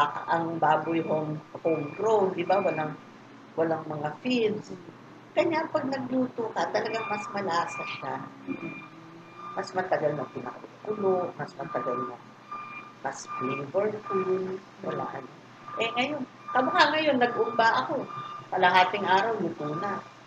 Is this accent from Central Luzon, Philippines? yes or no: yes; Santa Rita, Central Luzon, Philippines; In fact, sa amin sa Santa Rita, merong isang pamilya, hanggang ngayon, ginagawa.